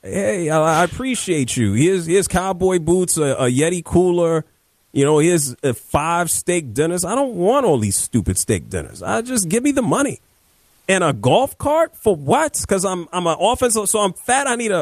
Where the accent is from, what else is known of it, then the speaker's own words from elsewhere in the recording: New York, United States; Where am I going? I'm from New York. You're from New York. Where am I going in New York that I need cowboy boots?